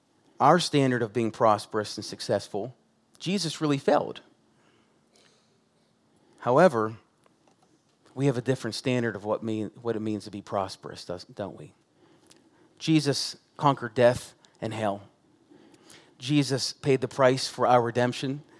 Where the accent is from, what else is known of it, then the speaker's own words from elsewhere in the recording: United States; We live in America. We're American Christians.